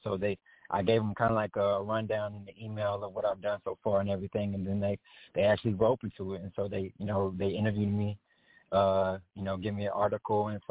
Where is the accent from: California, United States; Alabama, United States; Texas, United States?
Texas, United States; Dallas; What it was like just growing up in Dallas, I mean, it's just like it was a lot of, I guess, like culture, as in musically